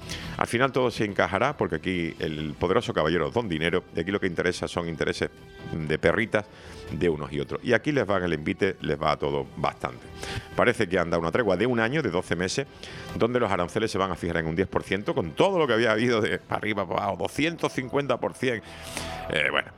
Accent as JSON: {"language": "Spanish", "country": "Spain", "said": "me considero parte del problema porque soy español"}